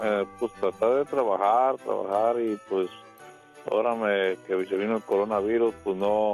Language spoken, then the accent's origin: Spanish; Michoacán, Mexico; De Michoacán.